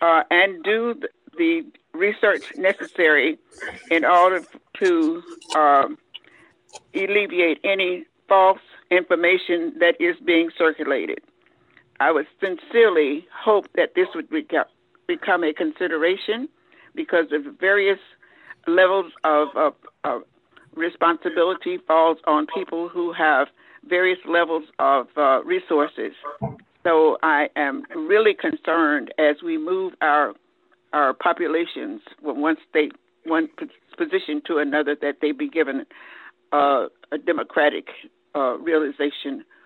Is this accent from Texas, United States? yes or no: yes; Houston, Texas, United States; from Houston. I'm calling in to give support to Resolution 3250. I would like to urge and encourage my fellow Houstonians